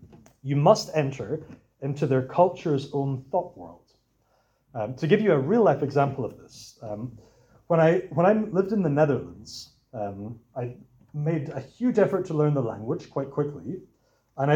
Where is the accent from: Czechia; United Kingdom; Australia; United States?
United Kingdom; Scotland; because as a Scottish person, just to say yes would be really rude.